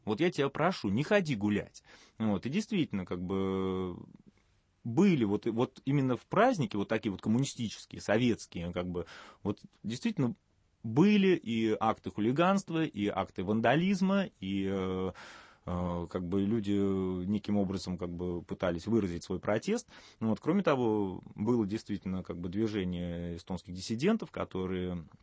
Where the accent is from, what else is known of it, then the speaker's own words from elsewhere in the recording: Moscow, Russia; я сам москвич.